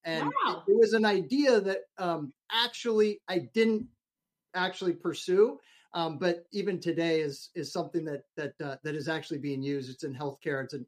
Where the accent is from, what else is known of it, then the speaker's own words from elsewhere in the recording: Denver, Colorado, United States; also born or lived in San Francisco / New York; now in Dallas, United States; born and raised in Denver, Colorado. I've actually lived in some amazing places, including San Francisco, Denver, New York.